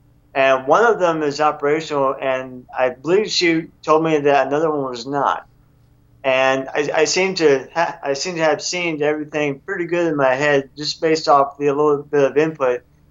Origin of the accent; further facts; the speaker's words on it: Arkansas, United States; And he's from California, I'm from Arkansas